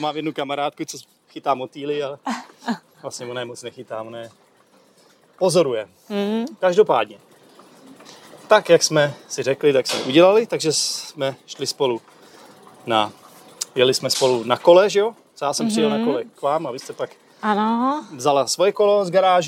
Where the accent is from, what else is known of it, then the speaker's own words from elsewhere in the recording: Poděbrady, Central Bohemian Region, Czechia; Já jsem z Poděbra, takže to není tak daleko.